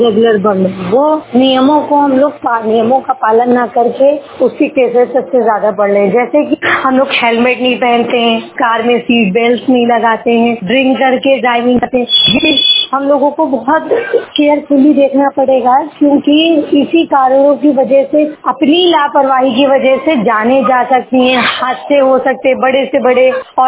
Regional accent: Lucknow, Uttar Pradesh, India; और मैं लखनऊ से हूँ।

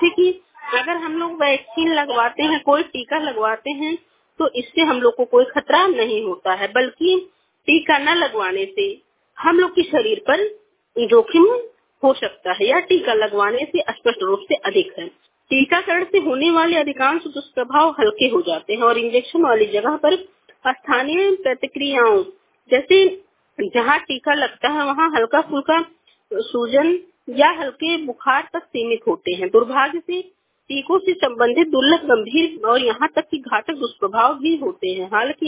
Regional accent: Kharaiya, India; मैं खरैया से हूँ, मेरा उम्र 54 इयर्स है।

